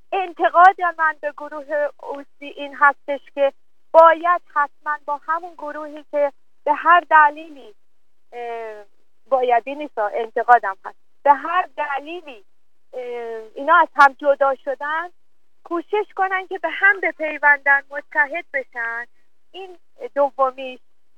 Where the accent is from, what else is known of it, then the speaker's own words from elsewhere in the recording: Iran; بارها هم گفتم که ما ایرانی هستیم